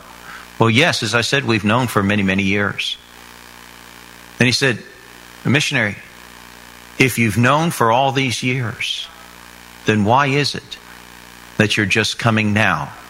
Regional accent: Indiana, United States; born there; I was born in Indiana. I was born in a preacher's home.

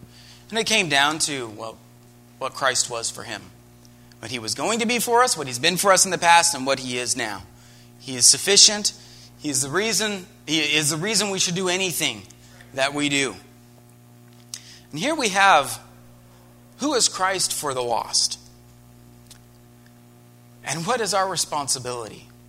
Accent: United States; which makes it really awkward as an American.

